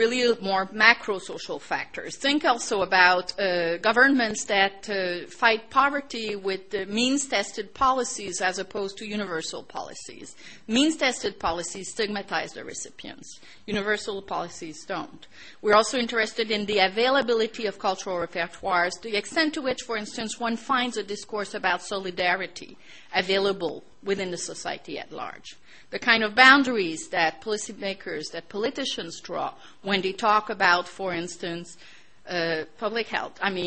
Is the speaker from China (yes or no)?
no; Gatineau, Quebec, Canada; I grew up in Quebec, or in Hall, or what is now called Gatineau, which is just at the line between Ottawa and Quebec, and between Ontario and Quebec.